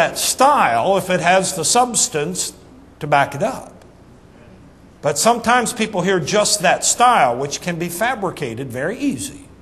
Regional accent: Missouri, United States; I'm from Missouri. I'd like for you to show me. Our mascot is a mule.

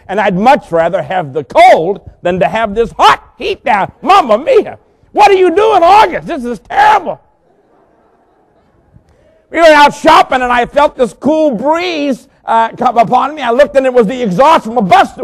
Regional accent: Boston, Massachusetts, United States; I'm from Boston. My wife and I were both raised in Boston. And people in Boston are very reserved.

